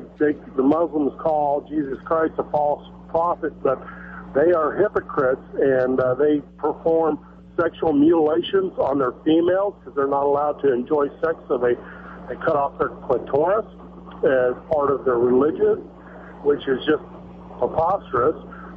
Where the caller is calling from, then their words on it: Waynesville, United States; from Waynesville.